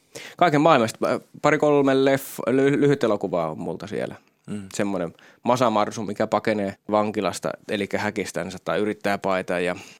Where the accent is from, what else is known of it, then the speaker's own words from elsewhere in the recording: Vilppula, Pirkanmaa, Finland; Mähän olen siis Vilppulasta kotoisin, mikä on aika kaukanakin tästä Tampereelta